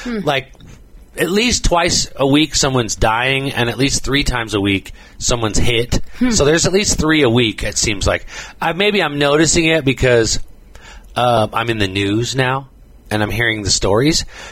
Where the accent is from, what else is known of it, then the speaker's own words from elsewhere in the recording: Colorado, United States; I'm from Colorado. That means I'm stoned.